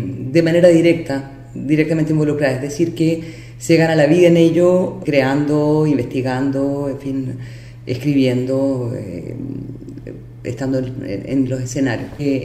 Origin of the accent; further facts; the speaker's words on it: Chile; pensando en por qué yo no podría hacer esto en mi país. Yo creo que la tendencia es a que Chile tiene que desarrollar mucho más